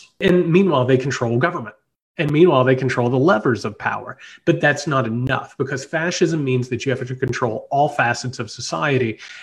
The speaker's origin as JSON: {"language": "English", "region": "Indiana", "country": "United States", "said": "I come from Indiana. I come from like a small town where, you know, everything from industry's gone"}